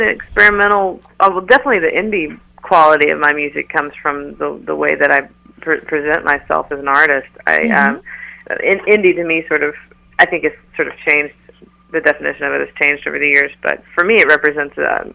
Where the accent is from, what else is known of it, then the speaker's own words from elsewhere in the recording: Ringgold, Georgia, United States; accent: country; I'm covering up a pretty thick country accent. Yeah, so I grew up in a small town in Ringgold, right outside of Chattanooga, Tennessee